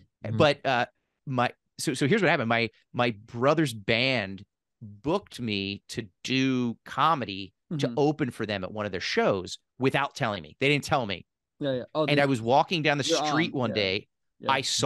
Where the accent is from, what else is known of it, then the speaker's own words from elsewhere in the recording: Pennsylvania, United States; So I was – I grew up in Philly, outside of Philly, and I always loved stand-up.